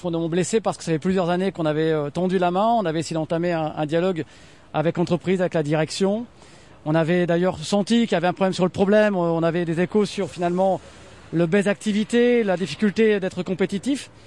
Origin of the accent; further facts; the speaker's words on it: Hauts-de-France, France; Chez nous, dans le Nord, c'est la fierté, c'est le travail.